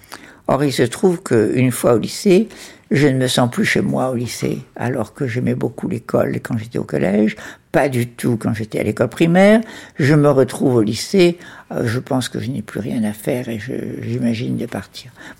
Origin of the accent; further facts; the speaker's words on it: Bordj Bou Naâma, Algeria; Donc, j'ai été élevée à Borj-Benaïa et je suis allée à l'école à Borj-Benaïa. Nous y sommes restés jusqu'à la mort de mon père. C'est-à-dire que jusqu'à 14 ans, je suis restée à Borj-Benaïa.